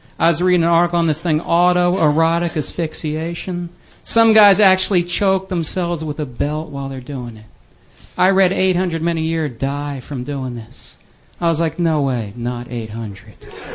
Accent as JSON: {"language": "English", "region": "Florida", "country": "United States", "tie": "born or raised there", "said": "I grew up in Florida."}